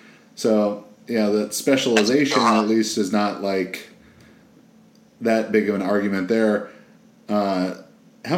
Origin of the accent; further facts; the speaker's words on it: California, United States; I was not exposed to really any manual labor growing up in Orange County